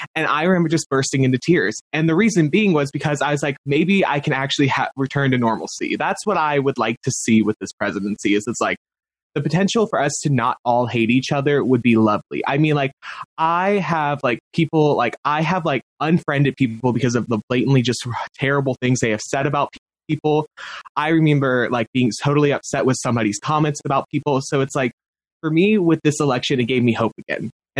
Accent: United States; I'm again proud to say I'm an American.

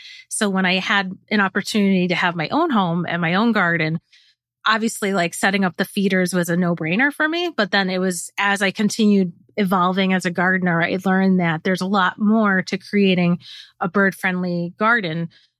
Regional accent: New York, United States; My original one was the Northern Cardinal because I grew up in Queens. So it was pretty, you know, cityscape.

